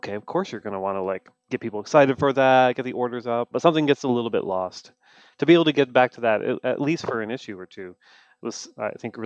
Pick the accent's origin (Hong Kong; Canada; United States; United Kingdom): Canada; Look, I'm Canadian. I'm a sad Canadian man